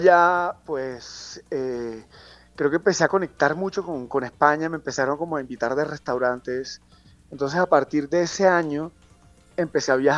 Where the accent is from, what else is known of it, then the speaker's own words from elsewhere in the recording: Cartagena, Bolívar, Colombia; Yo nací y crecí en Cartagena. Mi familia, tanto paterna como materna, vienen de Chinú, Córdoba